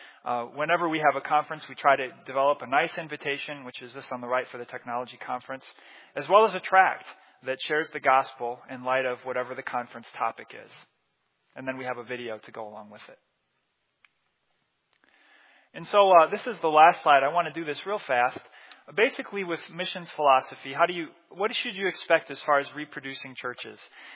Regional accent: Rockford, Illinois, United States; I was raised in Rockford, Illinois, not too far away from here.

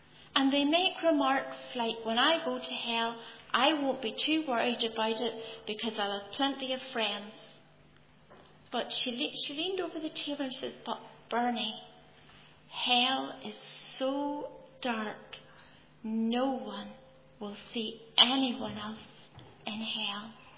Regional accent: Ballymena, Northern Ireland, United Kingdom; I had seen them many times growing up in Ballymena

